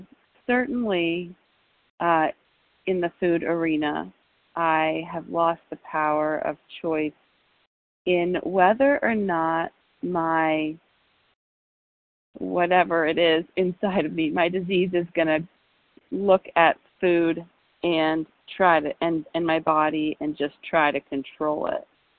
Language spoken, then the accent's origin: English; East Coast, United States; I'm from the East Coast, but I'm in California today